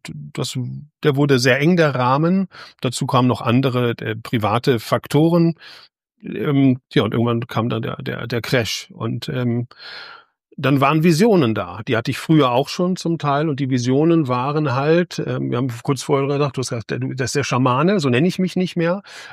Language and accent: German; North Rhine-Westphalia, Germany; also born or lived in South Africa; ich komme aus dem Ruhrgebiet ursprünglich